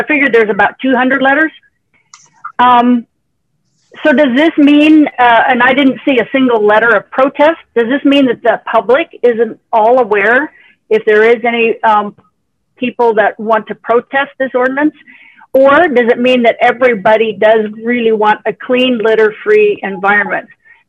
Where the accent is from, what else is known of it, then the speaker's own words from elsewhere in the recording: San Luis Obispo, California, United States; from San Luis Obispo